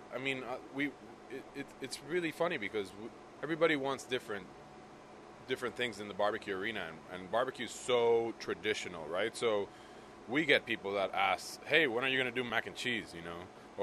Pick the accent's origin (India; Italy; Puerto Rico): Puerto Rico; I mean, I'm originally from Puerto Rico, so it's a very traditional thing to cook, right?